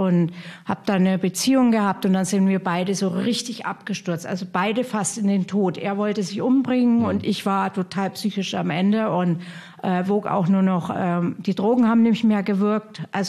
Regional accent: Hof, Bavaria, Germany; Ich komme ja aus Hof und das ist da 300 Kilometer Richtung Süden.

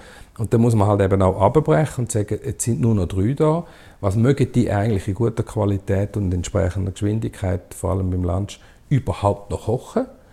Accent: Schaffhausen, Switzerland; ich komme ja aus Schaffhausen und dort hat es ja viele auch ländliche Gegenden und Restaurants und so.

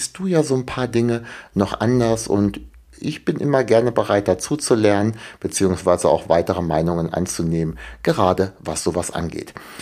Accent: Föhr, Schleswig-Holstein, Germany; hier komme ich aus Föhr, das ist wirklich sehr, sehr klein.

